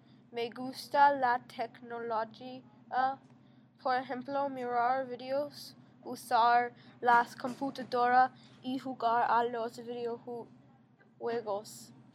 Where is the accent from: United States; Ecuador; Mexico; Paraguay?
United States; Atlanta, Georgia; Spanish is a second language; Yo soy de Atlanta.